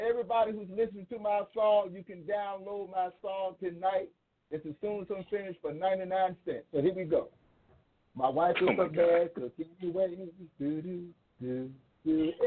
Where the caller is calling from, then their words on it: Memphis, Tennessee, United States; I'm calling from Memphis, Tennessee, and I'm standing out here on Bill Street.